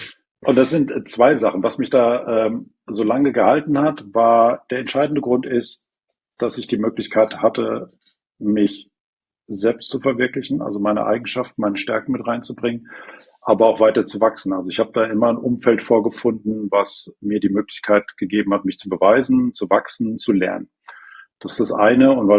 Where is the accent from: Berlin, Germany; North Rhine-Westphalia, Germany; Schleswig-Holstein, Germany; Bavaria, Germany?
North Rhine-Westphalia, Germany; born there; Geboren im Ruhrgebiet. Opa Bergmann, viel in der Welt rumgekommen